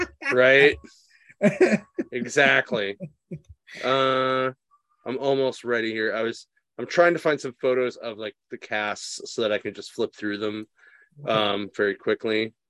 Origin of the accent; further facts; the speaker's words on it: United Kingdom; We're British. We got to say